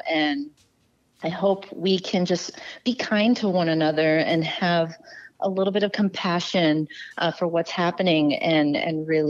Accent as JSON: {"language": "English", "town": "Los Angeles", "region": "California", "country": "United States", "tie": "born or raised there", "lives_now": "San Francisco, United States", "said": "I live up here, but I grew up in Los Angeles, so I kind of spend my time between both cities."}